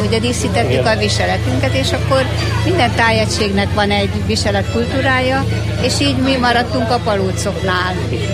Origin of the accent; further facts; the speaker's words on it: Nagyvisnyó, Heves, Hungary; Nagy Visnyó, a szülőfalum, a Bükkhegység másik oldala, az északi oldala. Tehát Nagy Visnyón mi ezzel foglalkoztunk.